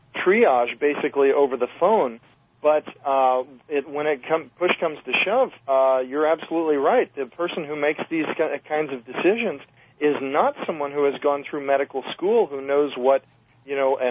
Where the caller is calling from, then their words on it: Minnesota, United States; from Minnesota.